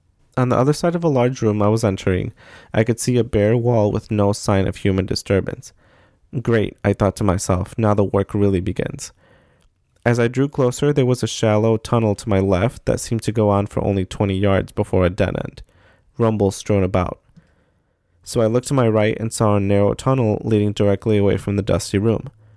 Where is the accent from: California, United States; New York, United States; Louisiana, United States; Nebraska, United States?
Louisiana, United States; New Orleans; I had been urban exploring in an abandoned building and cemeteries in my hometown in New Orleans since I was 10, and even traveled to a couple of other states just to document my findings.